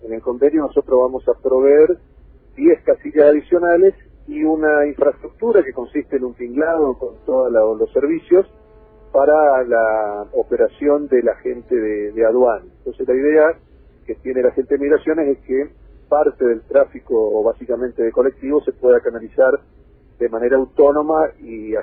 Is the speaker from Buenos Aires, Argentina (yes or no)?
no; Posadas, Misiones, Argentina; todos somos de Posada